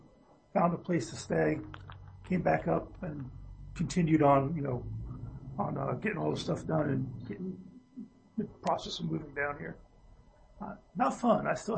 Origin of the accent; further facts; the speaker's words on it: New Jersey, United States; accent: Jersey; I've actually noticed more of my Jersey accent now that I'm down here, which I thought I had.